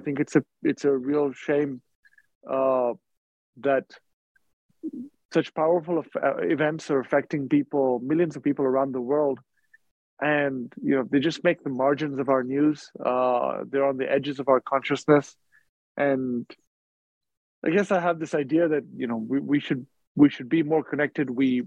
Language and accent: English; India; also born or lived in Dubai, United Arab Emirates; I grew up in India and in Dubai, where my parents were working. I went to boarding school in India.